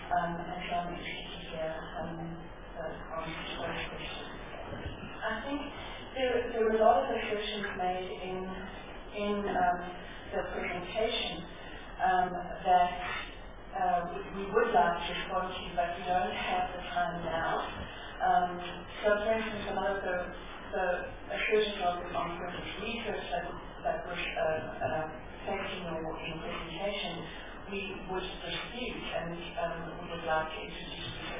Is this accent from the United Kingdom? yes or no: no; Kuwait; I'm from Kuwait.